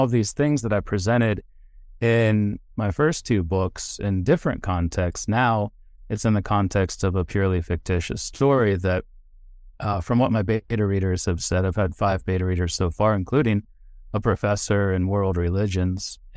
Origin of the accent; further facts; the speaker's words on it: Ohio, United States; Traveling east is harder, but that's also where I'm from. I was born and raised in Ohio, went to school in Ohio University in Athens in the south, at Ohio State in Columbus, in the middle of the state.